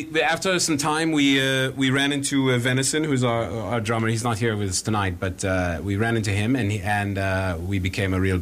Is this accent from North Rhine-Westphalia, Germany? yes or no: yes; Essen, North Rhine-Westphalia, Germany; English is a second language; I grew up in Essen, Germany, and my dad was a mortician.